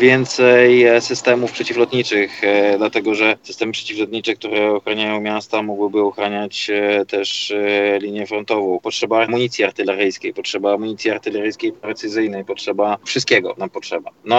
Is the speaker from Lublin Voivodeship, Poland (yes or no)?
yes; Lublin Voivodeship, Poland; Ja pochodzę z Lubelszczyzny.